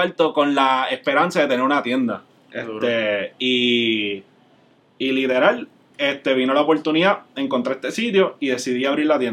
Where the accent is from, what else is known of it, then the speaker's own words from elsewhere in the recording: Miami, Florida, United States; now in Puerto Rico; Y yo originalmente no soy de Puerto Rico, yo soy de Miami.